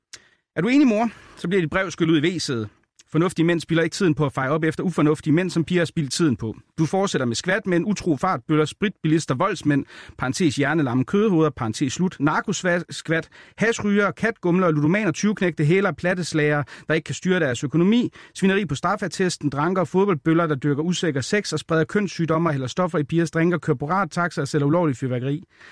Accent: Aarhus, Central Denmark Region, Denmark; accent: Aarhus Nord dialect; jeg er jo oprindeligt fra Aarhus, som nogen måske kan høre på min sprøde dialekt fra Aarhus Nord.

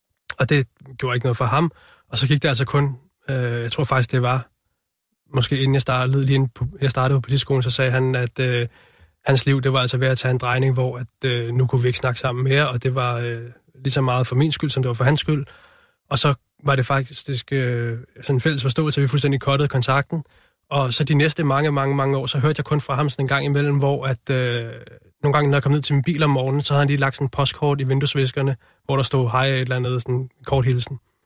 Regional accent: Capital Region of Denmark, Denmark; jeg er jo født og opvokset ude på Vestegnen, og der er jo også nogle rødder

